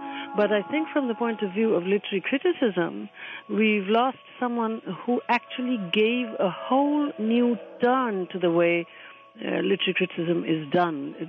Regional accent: India; and indeed as an Indian, I have very strong feelings about this

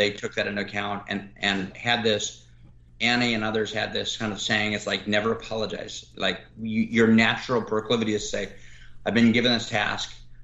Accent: Reno, Nevada, United States; The area I grew up in around Reno, Nevada, up by Lake Tahoe, was being engulfed in two major wildfires.

